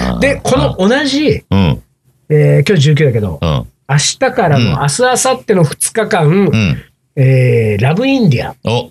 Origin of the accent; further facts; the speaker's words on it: Hamamatsu, Shizuoka, Japan; 地元浜松